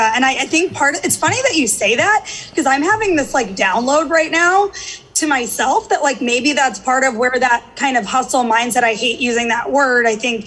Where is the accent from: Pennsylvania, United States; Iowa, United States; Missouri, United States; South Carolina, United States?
Missouri, United States; St. Louis; But yeah, so I grew up in St. Louis.